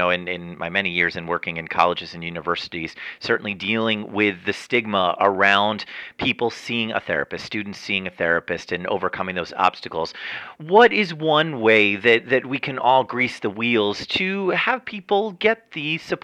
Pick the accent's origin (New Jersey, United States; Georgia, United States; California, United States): New Jersey, United States; I grew up in Bergen County, New Jersey. We were neighbors.